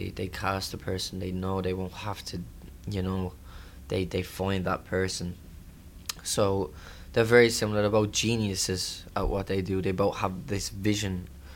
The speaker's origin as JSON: {"language": "English", "country": "Ireland", "tie": "born or raised there", "said": "But, yeah, I'm excited for my hometown as well to see it, Ireland, which is going to be, I think, at the end of the month or so"}